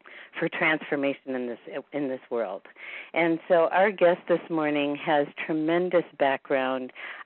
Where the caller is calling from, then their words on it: Bozeman, Montana, United States; I am calling from Bozeman, Montana.